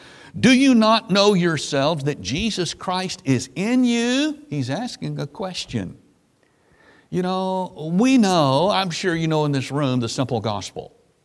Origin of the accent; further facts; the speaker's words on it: the South, United States; I'm from the South, by the way, so I can pick on us a little bit. Especially growing up in the South where the gospel is all around us.